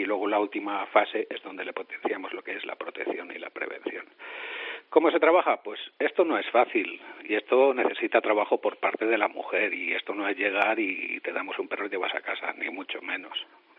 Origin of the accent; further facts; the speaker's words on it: Zamora, Castile and León, Spain; born there; now in Murcia, Spain; aunque yo vivo en Murcia, yo nací en Zamora, así que doblemente orgulloso.